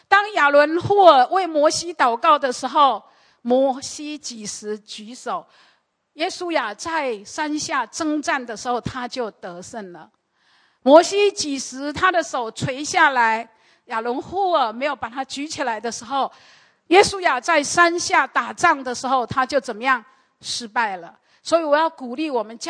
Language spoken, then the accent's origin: Chinese; Taiwan; 我的父母就是我们台湾人说的老 coco LKK 的